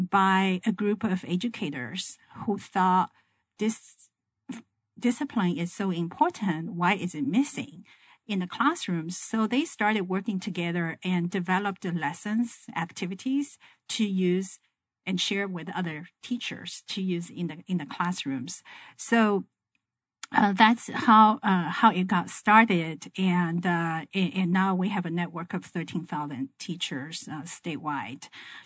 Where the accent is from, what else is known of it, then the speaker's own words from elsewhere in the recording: China; I grew up actually in China back in the 1960s and 70s, a very different period of time.